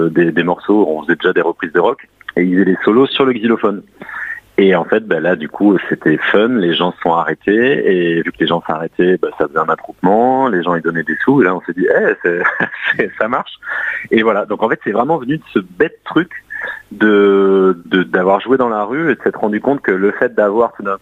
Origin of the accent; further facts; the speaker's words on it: Bordeaux, Nouvelle-Aquitaine, France; on avait l'habitude de jouer dans la rue, dans la ville d'où l'on vient, de Bordeaux